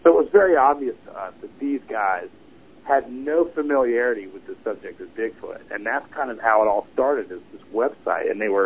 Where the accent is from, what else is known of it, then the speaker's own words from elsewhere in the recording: Georgia, United States; So, of course, you know, I grew up in Northeast Georgia. I've got a pretty strong connection to that area